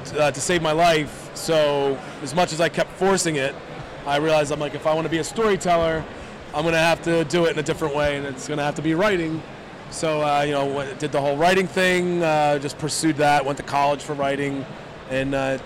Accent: Levittown, Pennsylvania, United States; I grew up in Levittown, Pennsylvania, I was able to come in with the kids, dump the kids off with grandma and grandpa

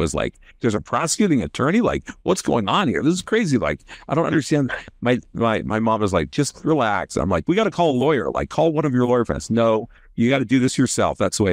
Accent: Dayton, Ohio, United States; I grew up in Dayton, Ohio, for the most part. I went to high school in Dayton, Ohio.

